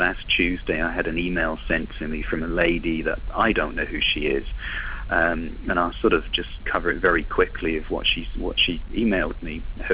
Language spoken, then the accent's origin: English; West Midlands, United Kingdom; Now, this, we're from Shropshire. Shropshire's not a big county.